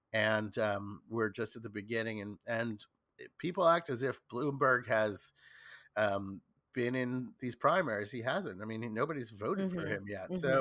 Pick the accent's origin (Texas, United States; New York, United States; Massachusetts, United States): New York, United States; I have kind of a visceral dislike of him because I'm a New Yorker